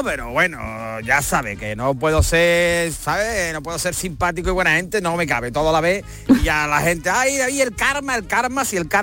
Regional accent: Seville, Andalusia, Spain; si soy de Sevilla este

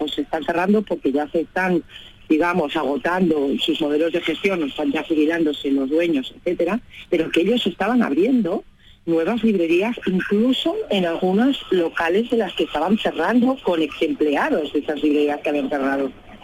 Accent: Seville, Andalusia, Spain; born there; yo soy nacida en Sevilla, tengo familia allí, frecuento mucho, voy mucho a la ciudad.

